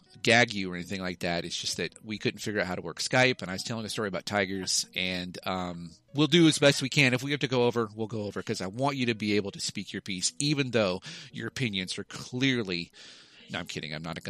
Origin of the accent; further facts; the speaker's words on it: Midwest, United States; accent: Midwestern; now in Seattle, United States; I'm starting to slip into my Midwestern accent. Here, that I was born with, and here in Seattle, Texas, we try real hard.